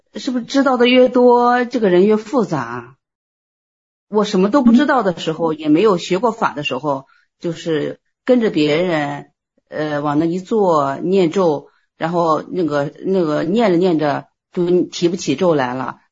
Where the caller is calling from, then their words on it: Shandong, China; 哦，地名，我是山东的。